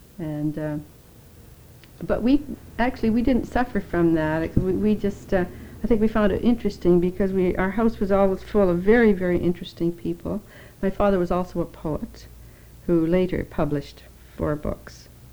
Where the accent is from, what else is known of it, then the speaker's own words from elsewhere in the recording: Wynyard, Saskatchewan, Canada; born there; now, and I was born in Wynyard, Saskatchewan in 1913.